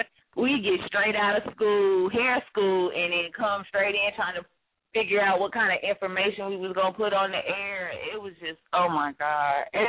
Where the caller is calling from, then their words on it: Raleigh, North Carolina, United States; I'm calling from Raleigh.